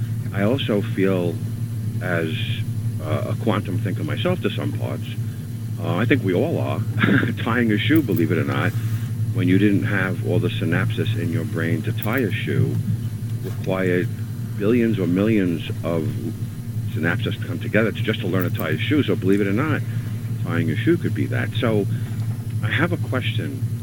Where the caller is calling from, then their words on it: New York City, New York, United States; I'm calling from New York City.